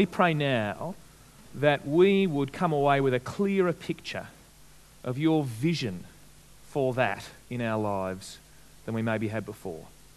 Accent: Deloraine, Tasmania, Australia; When I was a young boy growing up in Deloraine, I would sometimes be in news agencies and I'd see those magazines

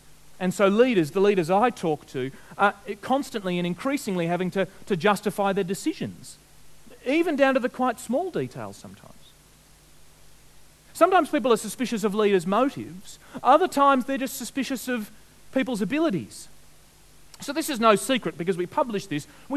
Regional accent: Australia; We're Australian. We're a nation of knockers.

